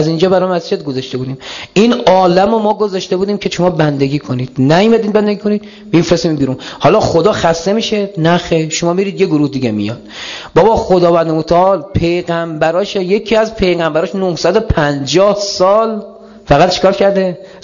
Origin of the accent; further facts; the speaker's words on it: Isfahan, Iran; من خودم تو همین اصفهان که بچه اصفهان هستیم و اصفهان رو چرخیدیم،